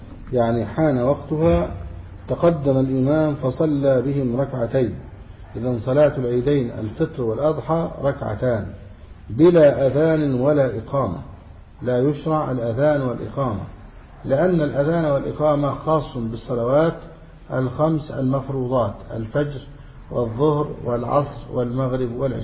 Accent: Egypt; وكان عندنا في مصر

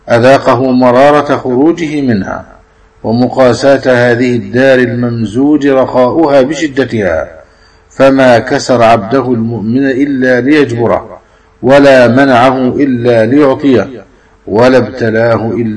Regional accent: Egypt; وأن يحفظ بلدنا مصر وولي أمرها بحفظه،

